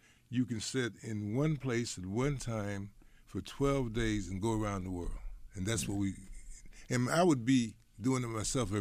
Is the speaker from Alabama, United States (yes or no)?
no; Cheyenne, Wyoming, United States; I was raised in Cheyenne, Wyoming, and I had to go all the way to Denver to get those records.